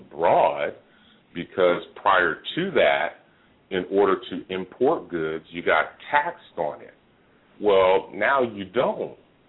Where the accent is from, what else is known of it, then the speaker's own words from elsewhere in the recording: California, United States; because I'm from the Bay Area